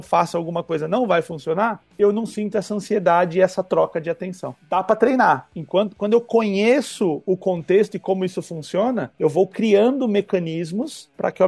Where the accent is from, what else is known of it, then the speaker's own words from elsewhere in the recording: Mauá, São Paulo, Brazil; Quando eu era criança, pobre aqui em Mauá, era só o moleque do mundo da lua